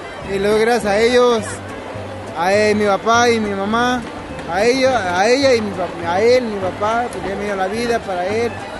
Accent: Hidalgo, Mexico; Spanish is a second language; Yo vengo del estado de Hidalgo y sé hablar náhuatl.

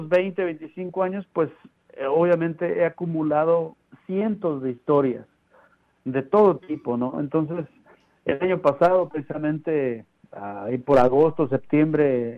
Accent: Xalapa, Veracruz, Mexico; Yo soy de Xalapa, Veracruz.

